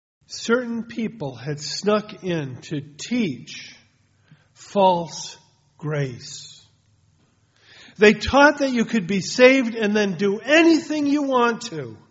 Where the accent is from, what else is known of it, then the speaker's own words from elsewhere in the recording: Massachusetts, United States; But the fact that she was from Massachusetts, there was an automatic bond there. You're from my home state.